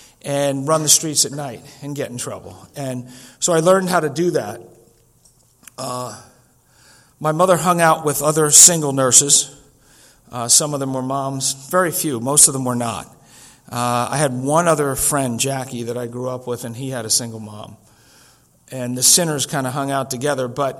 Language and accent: English; Rockville Centre, New York, United States; I grew up in New York. The drinking age was 18.